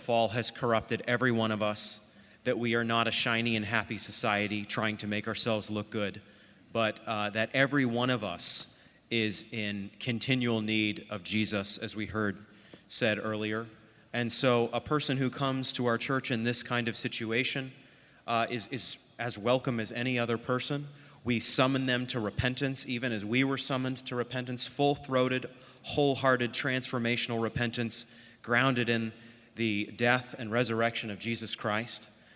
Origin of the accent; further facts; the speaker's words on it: Maine, United States; I'm from Maine, so children in Maine and Florida